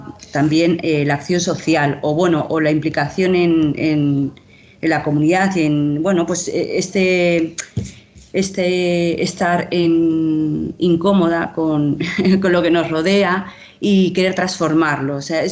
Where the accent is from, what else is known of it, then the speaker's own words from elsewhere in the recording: Canary Islands, Spain; yo estudié en La Laguna, empecé, porque yo soy medio chicharrera y me crié en Tenerife y tengo familia que sigue viviendo ahí. Y entonces empecé ahí, pero acabé en Madrid, bueno, y anduve mucho de aquí para allá.